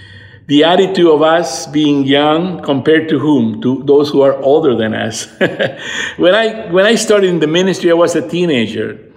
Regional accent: Lima, Peru; I'm originally from Lima, Peru.

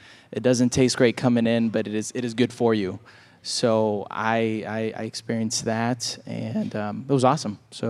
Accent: Huntington Beach, California, United States; Going from growing up in Huntington Beach, it was just really, really hard for me personally.

